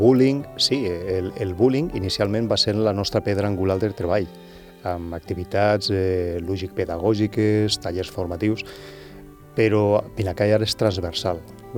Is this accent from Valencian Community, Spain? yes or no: yes; Vinaròs, Valencian Community, Spain; perquè jo sóc de Vinaròs i una mica les meves amigues